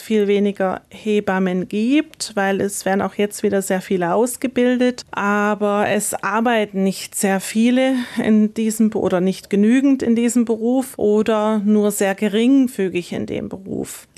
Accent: East Germany, Germany; habe aber in DDR-Zeiten nicht so ohne weiteres mein Abitur machen können

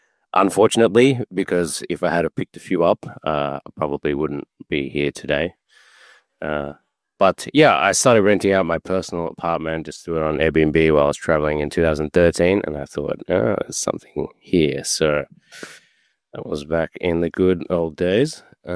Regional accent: Sydney, New South Wales, Australia; moved away as an adult; now in Japan; So I'm born and raised in Sydney, Australia. My mother is Japanese. She's from Osaka, actually. I have a Bachelor of Laws and a Bachelor of Business Finance, and I moved to Japan in 2007

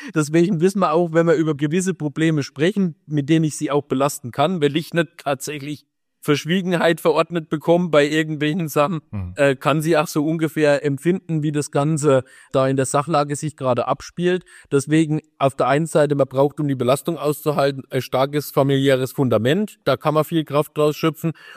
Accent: Hellingen, Thuringia, Germany; Also zunächst mal ist es meine Heimat. Ich komme aus dem Nachbarort, aus Hellingen, bin dort aufgewachsen, habe im Prinzip noch nie woanders gewohnt. Ich bin zum Studium gependelt nach Bamberg, habe mein Leben also hier verbracht. Es ist wirklich meine Herzensheimat auch.

